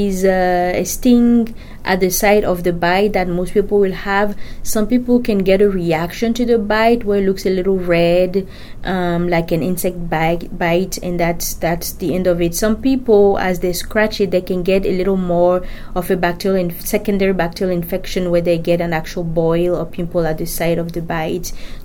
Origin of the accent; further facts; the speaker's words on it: Benin; now in United States; I am originally from Benin, a country in West Africa. I did my medical school here in Omaha, Nebraska.